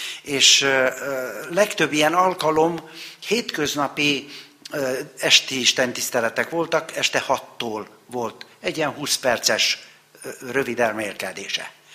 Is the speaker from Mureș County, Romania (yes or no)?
yes; Târgu Mureș, Mureș County, Romania; Én Marosvásárhelyen nőttem fel